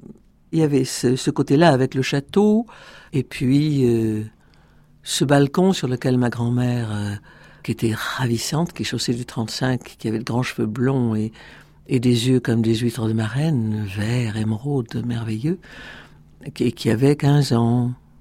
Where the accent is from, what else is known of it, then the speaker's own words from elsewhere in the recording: Montpellier, Occitanie, France; born there; Je suis née à Montpellier parce que mon père était corse.